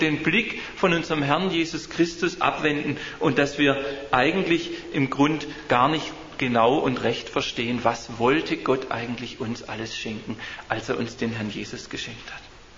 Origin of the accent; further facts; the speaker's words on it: Bietigheim-Bissingen, Baden-Württemberg, Germany; von der Gemeinde in Bietigheim-Bissingen, wo ich herkomme.